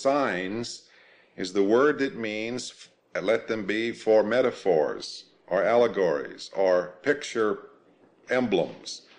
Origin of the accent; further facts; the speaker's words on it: Arizona, United States; On the desert, where I grew up in Arizona, when the sun set, in less than 3 minutes, it was dark.